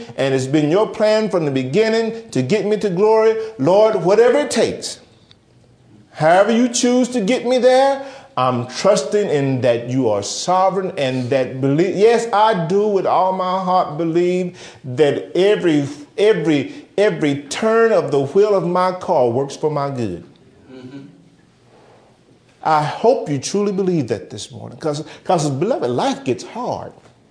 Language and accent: English; Tennessee, United States; I'm from East Tennessee, by the way.